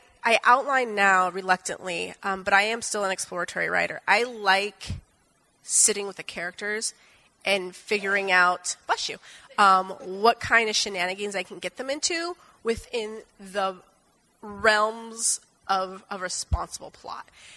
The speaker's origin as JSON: {"language": "English", "region": "West Coast", "country": "United States", "said": "I'm originally from the West Coast, and every time I go somewhere else, they're like, why do you talk so fast?"}